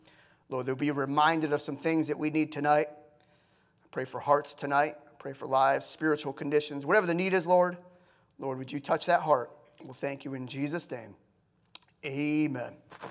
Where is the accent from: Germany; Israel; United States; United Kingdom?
United States; I'm a pastor, I'm a Christian first, but I'm also an American.